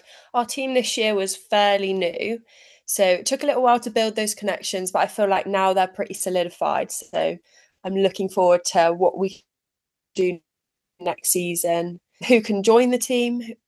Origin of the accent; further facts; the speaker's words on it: South West England, United Kingdom; I'm from North Devon